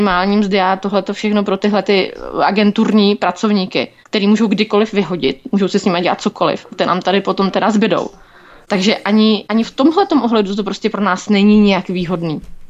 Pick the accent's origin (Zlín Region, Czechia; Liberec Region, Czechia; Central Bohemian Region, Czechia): Central Bohemian Region, Czechia; Mladá Boleslav; protože já pocházím z Mladé Boleslavy, to už jsem tady asi párkrát zmiňovala, a my to tam máme každý den.